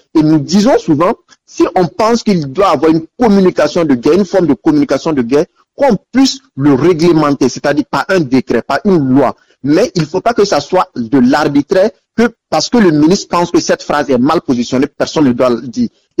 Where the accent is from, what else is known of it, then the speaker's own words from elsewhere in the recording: Burkina Faso; Nous avons su en interne en tant que Burkinabé remobiliser nos ressources nécessaires